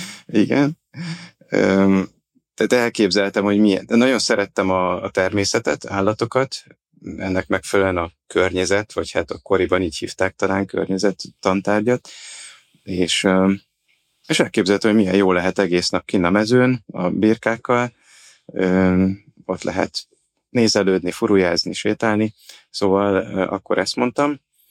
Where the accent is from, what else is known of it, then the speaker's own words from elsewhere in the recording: Komló, Baranya, Hungary; Egy panel lakásban nőttem fel, a városnak egy viszonylag csendes, újépítésű házakat felvonultató részében, ami nagyon közel volt az erdőhöz, tehát ez volt a szép benne, hogy végülis egyszerre belváros, és mégis az erdő szélén, ugye a mecsek közepén található komló.